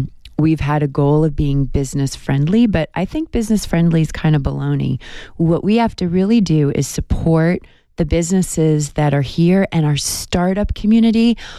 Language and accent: English; New York, United States; I'm originally from New York